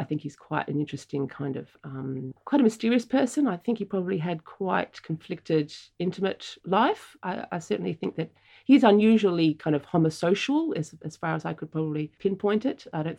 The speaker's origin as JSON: {"language": "English", "country": "Australia", "said": "As my British friends would say, that as a whinging Australian"}